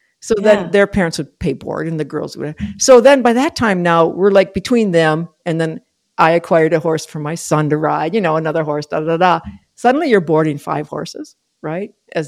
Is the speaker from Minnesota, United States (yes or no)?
yes; South St. Paul, Minnesota, United States; And we moved back to my hometown, South St. Paul, Minnesota.